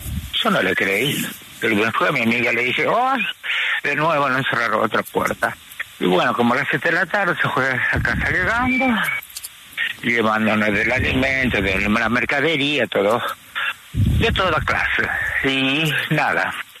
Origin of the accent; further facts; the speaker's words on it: Asunción, Paraguay; un padre que era de mi barrio en Paraguay, en Asunción.